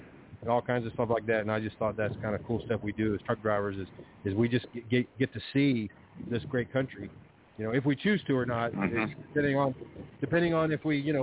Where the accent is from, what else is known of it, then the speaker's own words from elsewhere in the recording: Harker Heights, Texas, United States; I grew up in Harker Heights, Texas, which is over there by Colleen to Fort Hood, and so I was visiting family at home there and taking this time off there to see family and everybody.